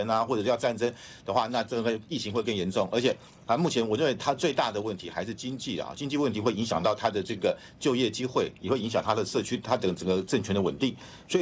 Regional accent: Taiwan; 我们台湾人，我觉得看这次看到的就是一个恐惧

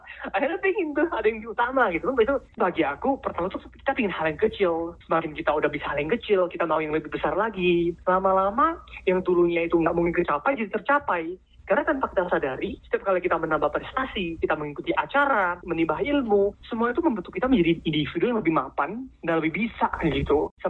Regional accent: Tanjung Pinang, Riau Islands, Indonesia; Kan aku dari Tanjung Pinang itu di Kepri, Kepulauan Riau.

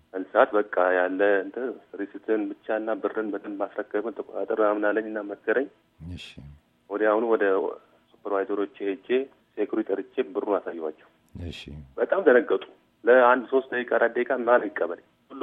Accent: Addis Ababa, Ethiopia; moved away as an adult; also born or lived in Maryland; now in Las Vegas, United States; እኔ የተወደድኩት አውቶስተራ አካባቢ ነው ያደግኩት፣ ወደ ሰፈር ሰላም አካባቢ ነው እና ከሰገድ ትምህርት ቤት ከቆልፌ ኮምፕሌክስ ነው የተማርኩት።

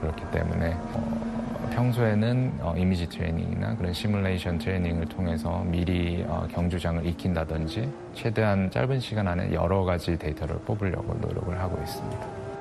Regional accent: South Korea; now in United States

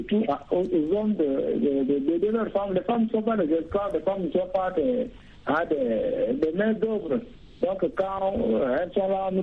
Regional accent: Chad; Par exemple, chez moi au Tchad, la majorité des hommes n'ont pas cette culture

